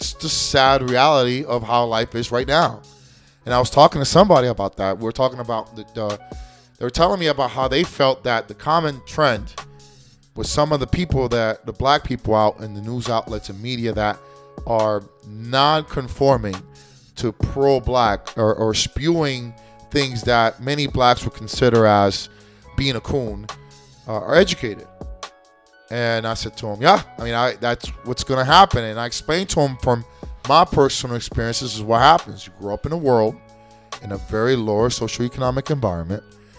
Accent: United States; most of my life, I grew up in the States. So what do you expect? It's like this. Yeah, I acknowledge my trace. I am American from Hispanic descent. But at the end, I'm American.

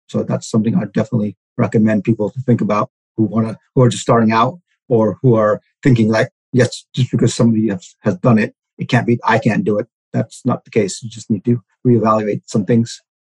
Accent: United States; Obviously, growing up in the States, we call it dollar cost averaging.

